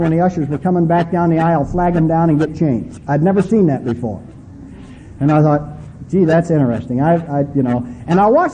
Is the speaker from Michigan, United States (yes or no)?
no; Omaha, Nebraska, United States; Do you know the boys' town in Omaha, Nebraska? That's my hometown.